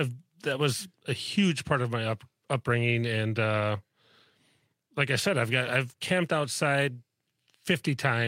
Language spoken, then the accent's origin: English; Minnesota, United States; I'm actually from Minnesota. So I grew up in Minnesota.